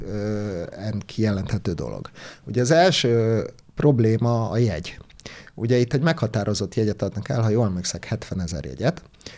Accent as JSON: {"language": "Hungarian", "country": "Hungary", "said": "én is úgy pályáztam, hogy Magyarországról vagyok"}